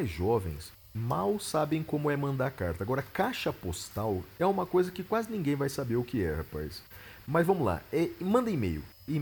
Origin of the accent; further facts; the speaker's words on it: Lagarto, Sergipe, Brazil; sou da cidade de Lagarto, interior de Sergipe